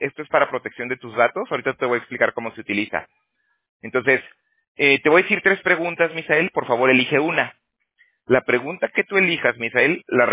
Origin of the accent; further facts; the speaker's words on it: Aguascalientes, Mexico; also born or lived in Toronto, Canada; now in California, United States; yo también soy de México, pero yo me salí hace, pues ya que van, 13 años. Yo soy de Aguascalientes. Pero primero me fui para Toronto. Estuve en Toronto un tiempo ahí sí. trabajando en el roofing, en los aluminios, y luego me vine para acá, para California, sí. tengo ya aquí 6 años